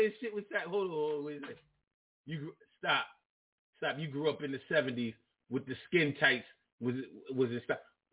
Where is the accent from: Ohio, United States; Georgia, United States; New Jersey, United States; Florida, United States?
Georgia, United States; Macon; I'm from Macon. Man, fuck y'all. I'm from Macon, baby.